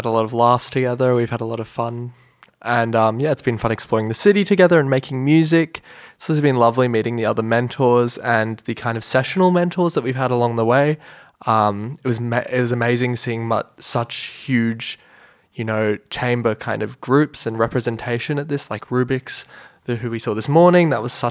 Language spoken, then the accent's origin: English; Sydney, New South Wales, Australia; now in Brisbane, Australia; I'm currently living and performing in Mianjin, Brisbane, but I'm originally from Gadigal land, Sydney